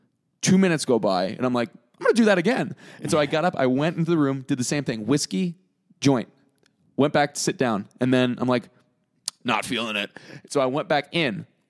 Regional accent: Orange County, California, United States; He's from Orange County, and so am I. I hate hipsters too, but like we're from Orange County, and we never hung out with people like that.

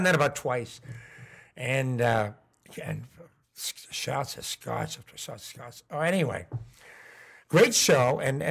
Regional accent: Canada; hi, I'm a journalist from Canada, and I'd like to interview.

